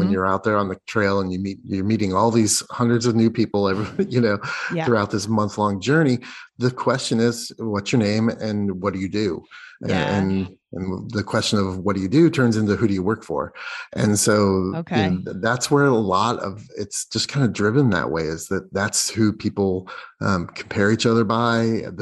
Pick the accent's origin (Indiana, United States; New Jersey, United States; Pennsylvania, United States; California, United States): Indiana, United States; now in Seattle, United States; Yeah. I'm from Indiana, but currently in Seattle.